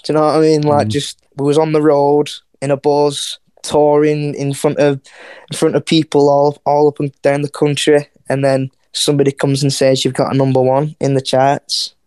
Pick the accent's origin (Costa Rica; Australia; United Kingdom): United Kingdom; Wigan, North West England; obviously we're from Wigan. It's like a small little town and that.